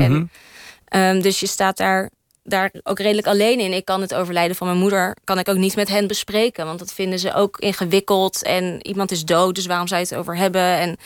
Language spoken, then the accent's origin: Dutch; Netherlands; die horen natuurlijk dat ik uit Nederland kom, ja, niet uit Polen kom.